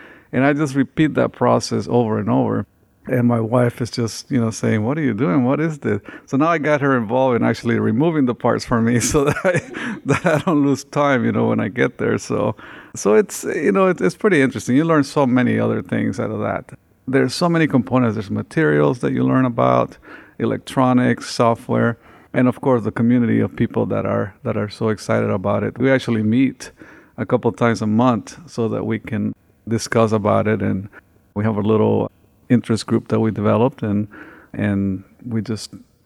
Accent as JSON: {"language": "English", "country": "Honduras", "moved": "yes", "lives_now": "United States", "said": "So I came from Honduras in 1990, and my whole goal to come into this country was to learn how to build robots."}